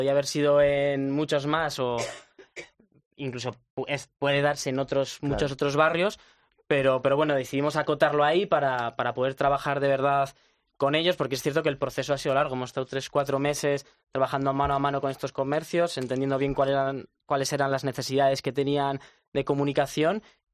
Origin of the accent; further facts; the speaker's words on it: Madrid, Community of Madrid, Spain; nosotros somos de Madrid, hemos estudiado aquí, pero vivimos en otros barrios.